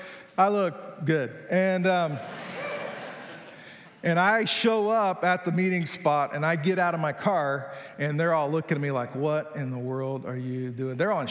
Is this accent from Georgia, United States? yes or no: yes; Georgia, United States; I'm from Hickville, rural Georgia.